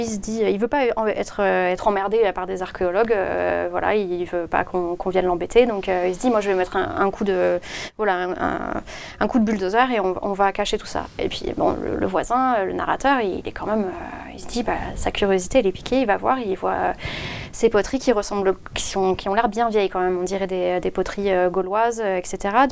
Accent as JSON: {"language": "French", "region": "Provence-Alpes-Côte d'Azur", "country": "France", "tie": "born or raised there"}